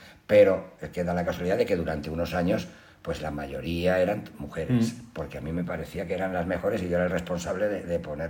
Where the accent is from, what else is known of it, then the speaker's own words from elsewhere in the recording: Alicante, Valencian Community, Spain; Pero cuando yo era pequeño, yo soy de Alicante